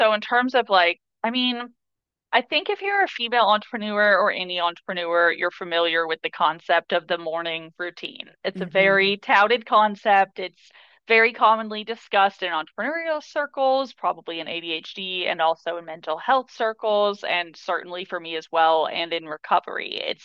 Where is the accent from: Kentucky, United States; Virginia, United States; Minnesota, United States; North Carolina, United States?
Kentucky, United States; Louisville; moved away; also born or lived in New York City; So I'm from Louisville, Kentucky, and then I moved to New York City. I went to NYU. I was there for 12 years